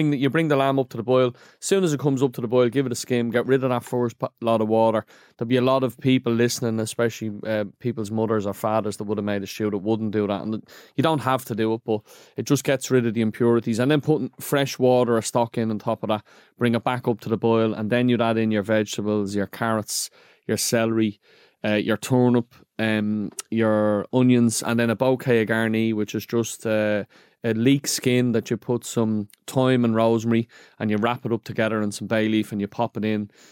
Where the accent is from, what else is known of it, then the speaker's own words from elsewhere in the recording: Ireland; And probably the most famous thing as an Irish person is, of course, the coddle.